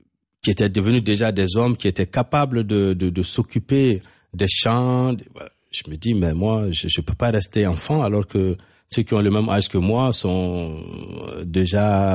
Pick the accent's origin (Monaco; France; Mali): Mali; Bamako; Je suis resté dans le village parce que je venais de Bamako. Je dis, bon, je suis un citadin.